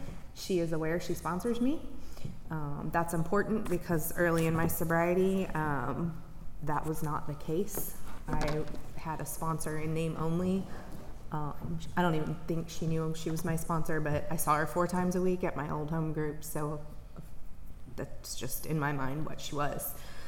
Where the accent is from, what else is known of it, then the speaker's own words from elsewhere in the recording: Midwest, United States; I grew up in the Midwest, good old, you know, Midwestern values. I come from a great family.